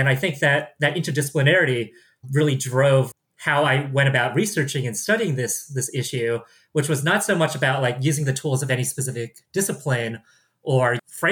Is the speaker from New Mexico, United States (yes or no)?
no; San Francisco, California, United States; I was raised in San Francisco, California. Spent my childhood in the Bay Area, in the city.